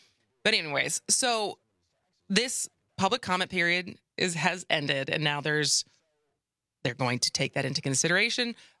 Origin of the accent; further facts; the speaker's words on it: Midwest, United States; So, you know, I come from tall stock. I'm from the Midwest. I'm 5'10".